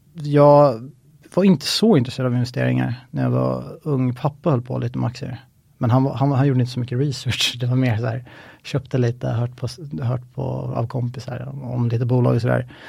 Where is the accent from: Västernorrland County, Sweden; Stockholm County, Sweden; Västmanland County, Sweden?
Stockholm County, Sweden; Stockholm; Jag är 35 år gammal, född och uppvuxen i Stockholm.